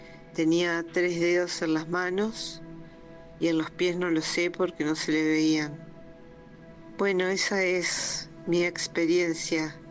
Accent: Argentina; soy de Argentina.

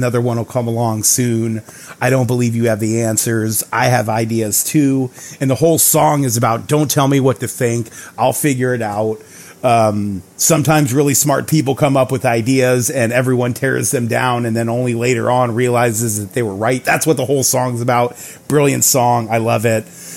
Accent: California, United States; You know, I grew up on the West Coast in Southern California.

